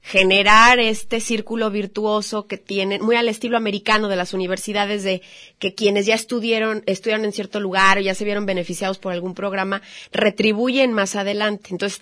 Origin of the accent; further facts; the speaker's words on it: Mexico; nosotros como mexicanos somos una mezcla.